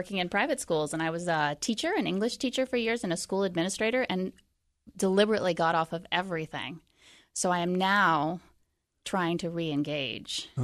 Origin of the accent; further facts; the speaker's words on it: Yellow Springs, Ohio, United States; So I think I mentioned I grew up in Yellow Springs, Ohio, and I have known the Wallace family from a very young age.